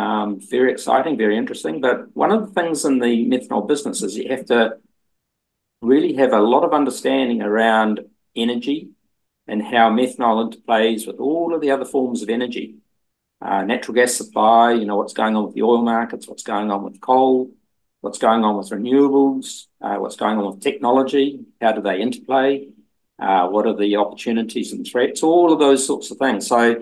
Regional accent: Taupiri, Waikato, New Zealand; I was born in Waikato in a place called Taupiri and raised on a dairy farm and went to St. Paul's in Hamilton and then from there to Canterbury University.

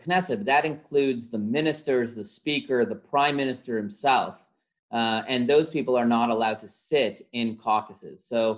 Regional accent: Dallas, Texas, United States; moved away as an adult; also born or lived in Toronto, Canada; now in Israel; actually born in Toronto, Canada, but when I was a year and a half old, I moved to Dallas, Texas, and I grew up in Dallas. And I made Aliyah. I moved to Israel in 1999.

